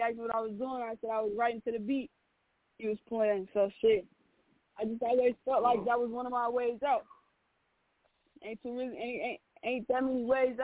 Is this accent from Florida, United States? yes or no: no; Minneapolis, Minnesota, United States; You know, I'm from North Minneapolis, for real.